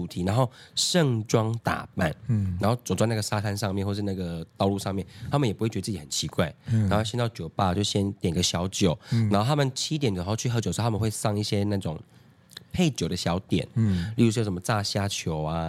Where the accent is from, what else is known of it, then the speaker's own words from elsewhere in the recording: Taiwan; 像我们台湾人玩水可能不太会选择在早上11:00到下午2:00这个区间